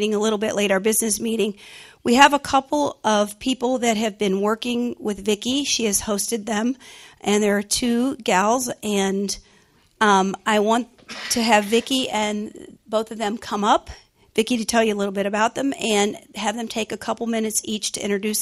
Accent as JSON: {"language": "English", "country": "Taiwan", "said": "both in the United States and in my home country, Taiwan."}